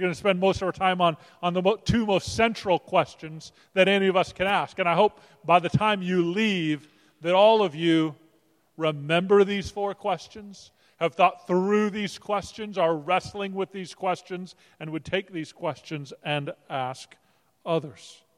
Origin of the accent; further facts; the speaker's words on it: Minnesota, United States; I am from Minnesota, or I'm a Minnesotan. I live in Minneapolis.